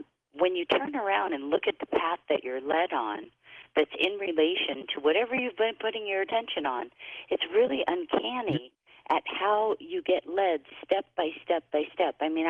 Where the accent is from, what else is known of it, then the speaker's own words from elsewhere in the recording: Hawaii, United States; I was born and raised in Hawaii.